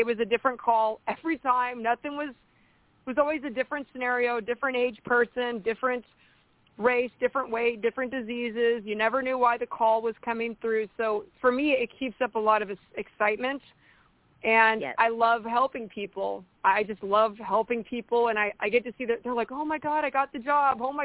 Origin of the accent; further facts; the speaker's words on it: United States; I'm American